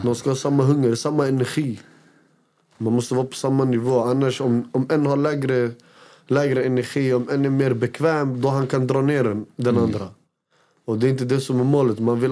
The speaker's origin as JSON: {"language": "Swedish", "town": "Råby", "region": "Västmanland County", "country": "Sweden", "said": "Jag kommer från Råby. Jag kommer från en ort som heter Råby. En liten ort. Folk vet inte ens om oss som är därifrån."}